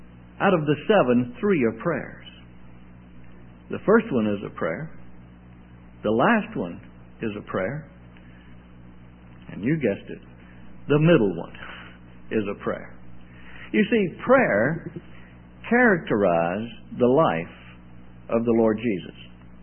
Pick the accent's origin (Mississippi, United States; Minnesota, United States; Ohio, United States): Mississippi, United States; moved away as an adult; now in Canada; I'm originally from Mississippi. I didn't get this accent in Canada. But I haven't lost it in Canada either. I've been up there since 1972.